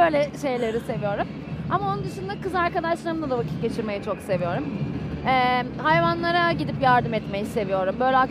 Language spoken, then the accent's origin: Turkish; Büyükada, Istanbul, Turkey; Ben Büyükadalıyım. O yüzden su benim için yani çok önemli.